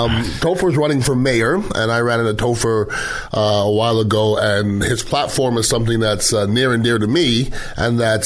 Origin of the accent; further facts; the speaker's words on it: Montreal, Quebec, Canada; I grew up in Montreal, Canada. All my friends used to smoke.